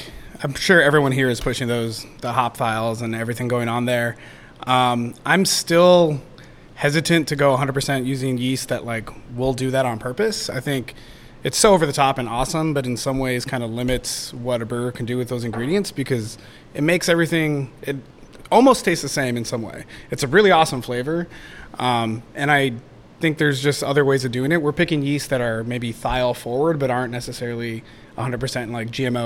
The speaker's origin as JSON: {"language": "English", "town": "Los Angeles", "region": "California", "country": "United States", "tie": "born or raised there", "said": "Growing up in SoCal"}